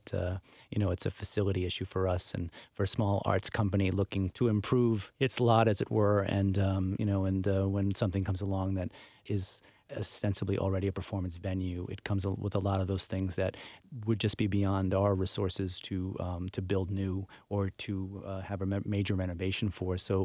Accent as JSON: {"language": "English", "town": "Pawtucket", "region": "Rhode Island", "country": "United States", "tie": "born or raised there", "said": "I grew up in Pawtucket, and I love the city and what it's done."}